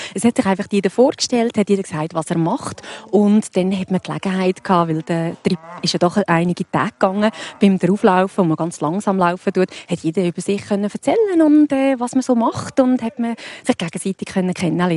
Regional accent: Lucerne, Switzerland; Luzern, meine Heimatstadt. Ich arbeite in Luzern. Ich bin dort aufgewachsen.

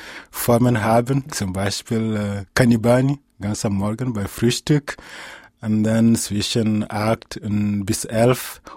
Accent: Bagundié, Gao Region, Mali; also born or lived in Gao; Und ich bin in Bagundié geboren und aufgewachsen. Das ist ungefähr 7 Kilometer von der Regionalhauptstadt Gao entfernt.

